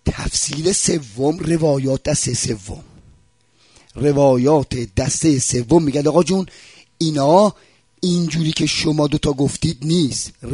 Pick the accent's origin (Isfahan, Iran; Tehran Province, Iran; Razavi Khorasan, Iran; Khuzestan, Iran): Isfahan, Iran; now in Qom, Iran; منم از اصفهان اومدم قم